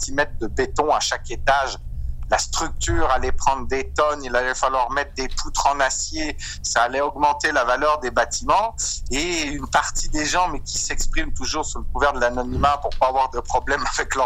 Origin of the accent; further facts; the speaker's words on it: Auvergne-Rhône-Alpes, France; quand on vient de mon coin, on est savoyard avant d'être français